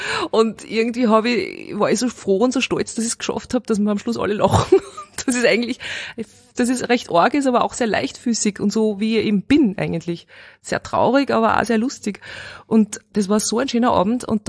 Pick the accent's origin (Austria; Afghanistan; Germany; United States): Austria; Steyr, Upper Austria; born there; Mein Vater hat dann die Familie mitgenommen und ich bin in Steyr geboren.